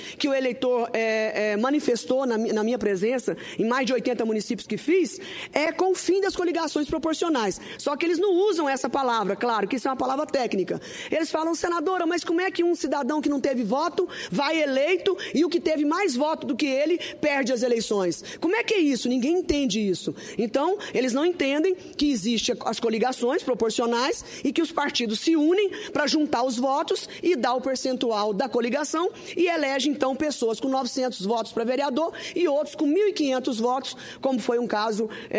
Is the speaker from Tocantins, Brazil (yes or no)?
yes; Tocantins, Brazil; Venho do Tocantins com alguns sentimentos. Boa parte do eleitorado do meu estado não quer a reeleição